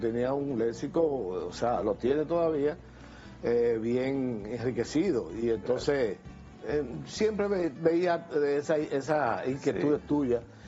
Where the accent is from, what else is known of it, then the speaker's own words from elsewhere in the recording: La Tarana, Dominican Republic; tú sabes que yo soy de La Tarana